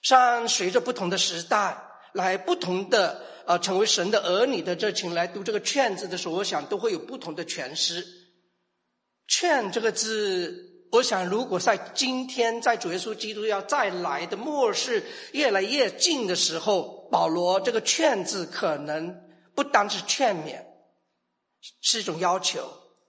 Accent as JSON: {"language": "Chinese", "region": "Fujian", "country": "China", "said": "反正你知道我福建人，我 F 跟 H 是很难念出来的"}